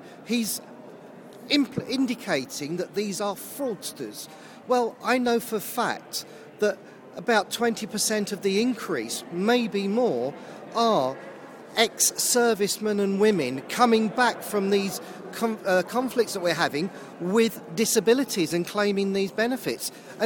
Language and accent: English; Tolworth, London, United Kingdom; I'm from Tolworth in Surrey.